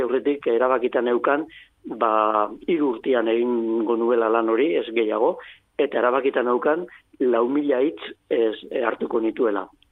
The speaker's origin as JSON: {"language": "Basque", "town": "Eibar", "region": "Basque Country", "country": "Spain", "lives_now": "Bilbao, Spain", "said": "Eibartarra naiz, baina bizi Bilbon bizi naiz, eta Bilbotik Urdiaina joan etorrian ibili naiz."}